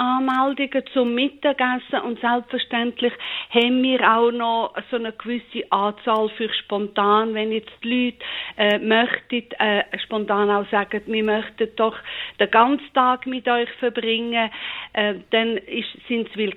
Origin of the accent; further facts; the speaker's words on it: Switzerland; dass man auch in Europa und auch bei uns in der Schweiz einfach Farbe kennt